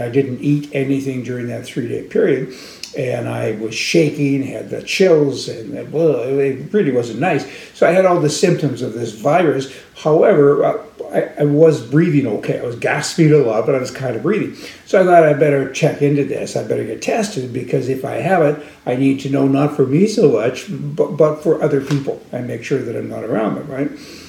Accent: Canada; Like, I mean, yeah, I'm a Canadian and I'm sick here.

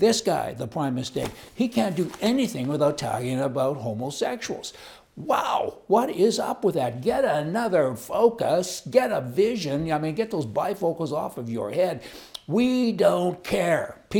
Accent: Canada; I'm Canadian. I'm embarrassed.

